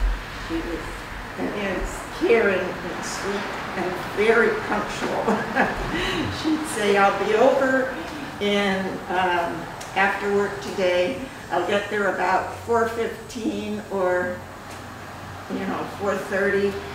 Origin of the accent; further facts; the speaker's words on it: Pennsylvania, United States; my best friend growing up in Pennsylvania is named Donna